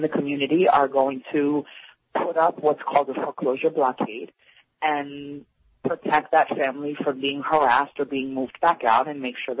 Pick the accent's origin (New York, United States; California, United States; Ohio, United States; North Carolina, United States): New York, United States; I think I'm less familiar with the local Boston electoral machine because I'm from New York.